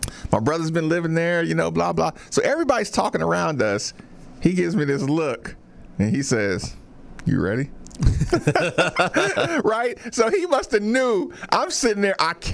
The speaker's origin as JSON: {"language": "English", "town": "Asheville", "region": "North Carolina", "country": "United States", "said": "He gets to go back to Asheville. Because we're from Asheville, North Carolina."}